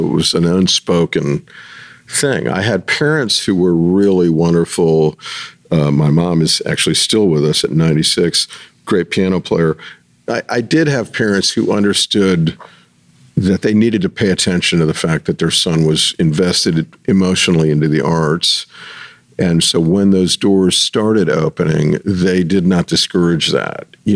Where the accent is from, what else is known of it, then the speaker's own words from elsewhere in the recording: Rhode Island, United States; And the record's actually about where I grew up. It's about growing up in Rhode Island.